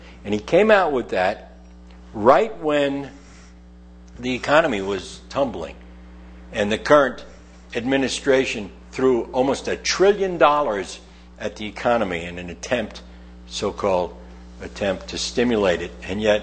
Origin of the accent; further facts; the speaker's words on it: Wilder, United States; when I was a young man growing up in Wilder